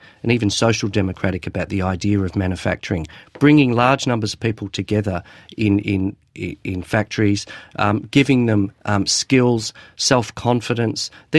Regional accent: Doveton, Victoria, Australia; And when I was growing up in Doveton, here was a community which was planned by post-war housing, constructors, to be a pleasant place

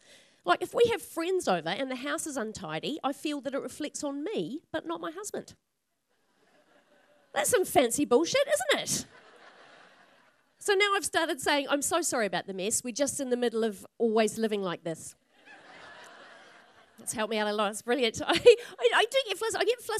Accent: Melbourne, Victoria, Australia; she mentions that I'm from Melbourne

